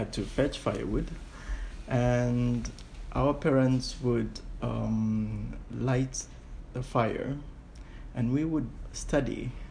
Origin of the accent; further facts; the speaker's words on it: Kenya; Growing up in Kenya was pretty interesting.